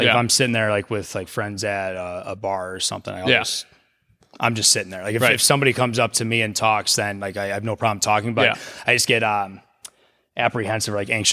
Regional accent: New Lenox, Illinois, United States; There was a place in my hometown, New Lenox, that had just opened up.

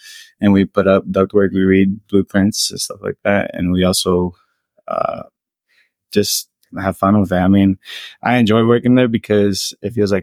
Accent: Harvard, Nebraska, United States; also born or lived in Hastings; I was born in Hastings and then I was raised in Harvard.

